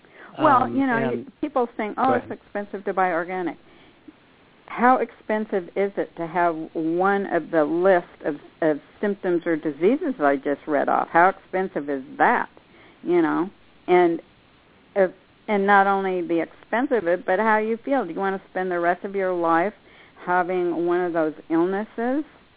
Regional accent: Coalinga, California, United States; we had crop dusters flying over our house when I grew up in Coalinga, California, right over the house.

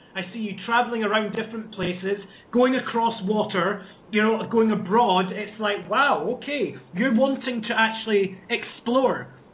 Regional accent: Dundee, Scotland, United Kingdom; also born or lived in Perth; I was born in Perth in Scotland, not Australia, and brought up in sunny Dundee. And I was brought there from the age of 3 years old.

